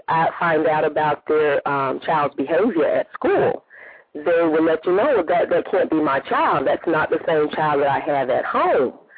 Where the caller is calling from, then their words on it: Atlanta, Georgia, United States; I'm calling from Atlanta.